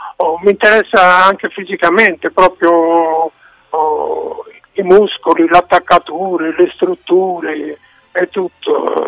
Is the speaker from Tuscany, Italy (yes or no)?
yes; Tuscany, Italy; also born or lived in Pesaro; Io sono stato insegnante, io sono fiorentino del Mugello e ho studiato a Firenze e ho insegnato per 7-8 anni, mi sembra, all'Istituto d'Arte di Pesaro.